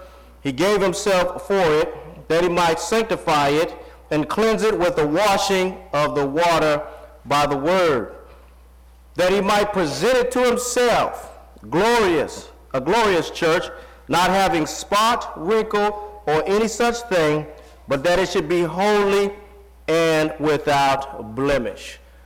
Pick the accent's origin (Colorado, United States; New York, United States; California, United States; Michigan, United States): Colorado, United States; Denver; He's in my hometown. He's in Denver, Colorado today, preaching for the Brighton Church of Christ, one of the suburbs of Denver.